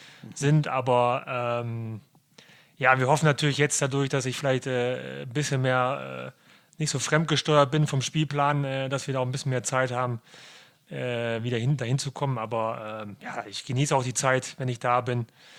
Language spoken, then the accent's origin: German; Osnabrück, Lower Saxony, Germany; born there; Ich bin in Osnabrück geboren, ich habe Familie da, meine Mutter wohnt da noch und mein Bruder und Verwandtschaft, Freunde.